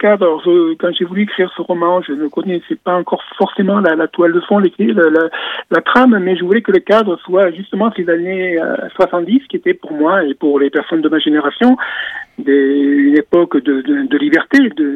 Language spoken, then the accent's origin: French; Nîmes, Occitanie, France; je suis natif du Gard, de Nîmes. Et j'ai vécu jusqu'à 27 ans entre Nîmes et Sommières, un village qui s'appelle Cavissant.